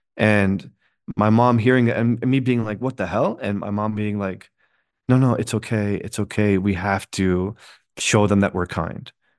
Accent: United States; I'm Muslim American too

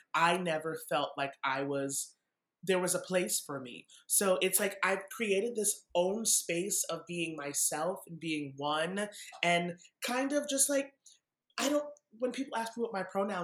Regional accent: Massachusetts, United States; I grew up in Massachusetts.

